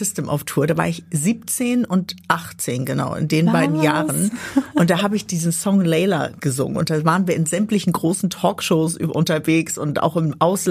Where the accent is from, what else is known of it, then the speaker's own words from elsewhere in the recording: Hamburg, Germany; Ich bin tatsächlich nicht in Harvestehude aufgewachsen, wo ich heute wohne, sondern in Stelzhoop, was man ja als sozialen Brennpunkt bezeichnen dürfte.